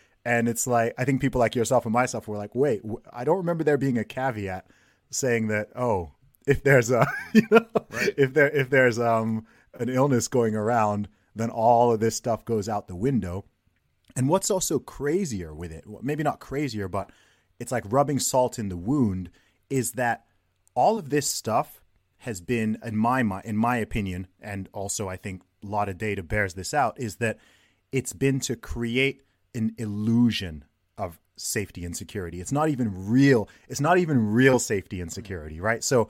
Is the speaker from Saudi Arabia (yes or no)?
yes; Saudi Arabia; I grew up in Saudi Arabia myself